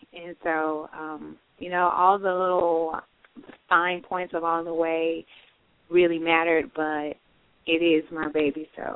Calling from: Texas, United States; I'm calling from Texas.

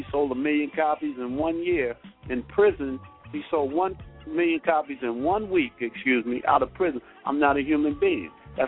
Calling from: New Jersey, United States; and my theme is how to put the neighbor back in the hood, and I'm calling from New Jersey.

